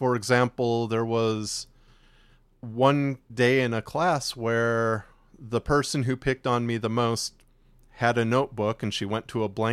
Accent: Chicago, Illinois, United States; now in Texas, United States; We grew up near Chicago, but we both actually ended up moving to Texas roughly the same time and in the same area.

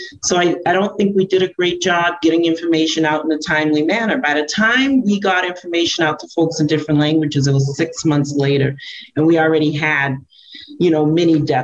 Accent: Cape Verde; I took a trip to Cape Verde, to my home country, and stayed there for 3 weeks.

